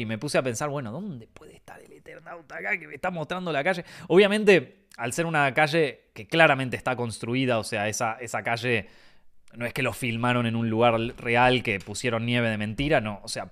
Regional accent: La Lucila, Buenos Aires Province, Argentina; Yo que soy de la Lucila, entonces ese 59 lo veo y ya te conozco el recorrido de memoria.

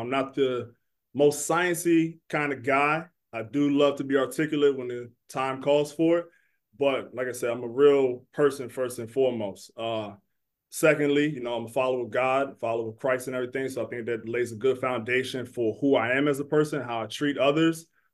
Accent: Laurel, Maryland, United States; I grew up in the Washington, D.C. area, more specifically Laurel, Maryland. So always representing PG County when I can.

